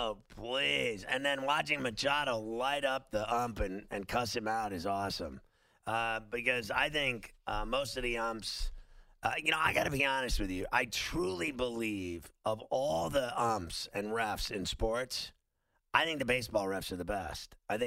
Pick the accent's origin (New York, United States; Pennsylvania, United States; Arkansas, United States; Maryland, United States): Pennsylvania, United States; Pittsburgh; And then I'll do the show from the Fan in Pittsburgh on Thursday and Friday. I'm going to go into my hometown.